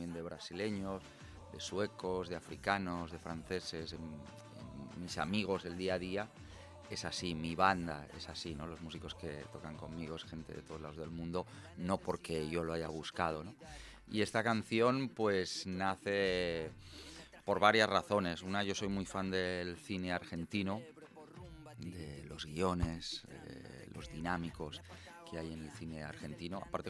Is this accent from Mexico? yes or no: no; Barcelona, Catalonia, Spain; born there; soy del Barça porque he nacido en Barcelona.